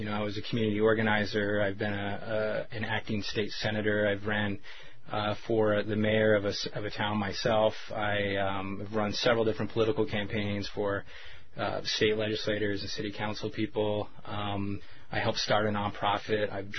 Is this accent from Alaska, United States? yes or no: yes; Wrangell, Alaska, United States; And I hope to do the same thing here in Wrangell, in my hometown.